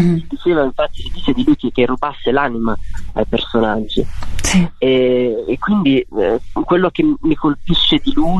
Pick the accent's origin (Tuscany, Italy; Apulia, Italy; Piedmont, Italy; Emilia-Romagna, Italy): Apulia, Italy; No, non siamo parenti, però siamo pugliesi entrambi e c'è anche una vaga somiglianza.